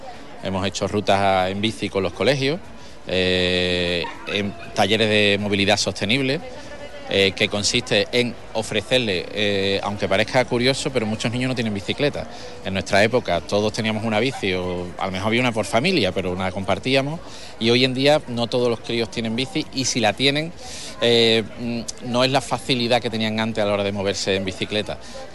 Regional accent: Huelva, Andalusia, Spain; soy de Huelva desde que nací

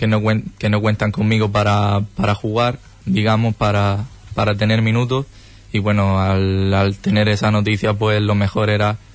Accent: Punta Umbría, Andalusia, Spain; Yo empecé en mi pueblo, en Punta Umbría.

